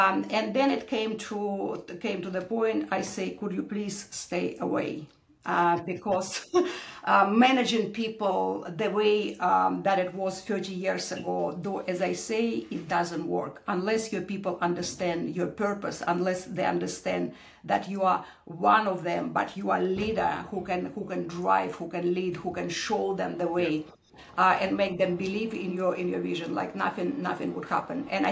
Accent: Russia; English is a second language; moved away as an adult; now in Australia; Originally, I came from Russia.

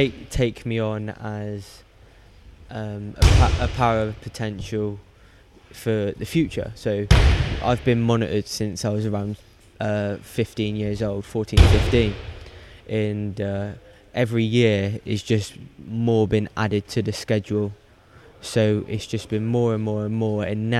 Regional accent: Devizes, South West England, United Kingdom; But yeah, it all started back in my hometown of Devizes with Mark and Jason, and they just developed me to what I am today.

